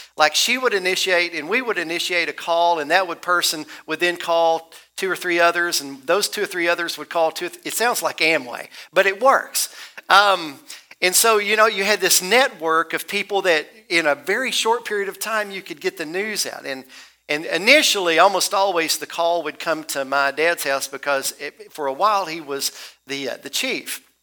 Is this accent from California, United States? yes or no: no; Pinewood, Tennessee, United States; When I was a young child growing up in Middle Tennessee, the small community, which was unincorporated, that I grew up in, a little community called Pinewood